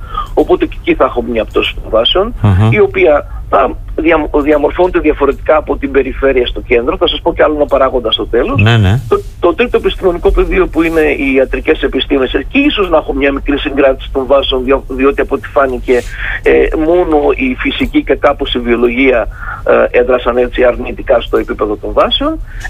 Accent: Greece; αυτό το πραγματάκι ως Έλληνες το λιγότερο μπορούμε να πούμε να αισθανθούμε περήφανοι.

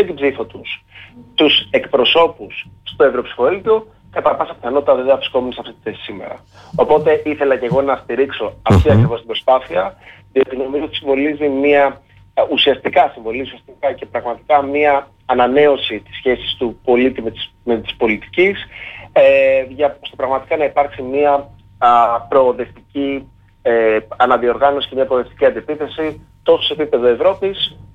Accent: Athens, Attica, Greece; moved away as an adult; now in Amherst, United States; Εγώ γεννήθηκα και μεγάλωσα στην Αθήνα, αλλά η καταγωγή μου είναι από το Οροπέδιο Λαστείου Κρήτης, συγκεκριμένα από το Καραμινάκι. Και τα τελευταία 7-7,5 χρόνια βρίσκομαι στην Αμερική

